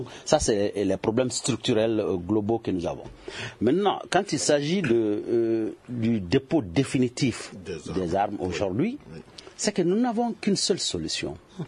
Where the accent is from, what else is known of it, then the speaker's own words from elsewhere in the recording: Mali; en tant que Malien, je ne peux qu'espérer que ça marche.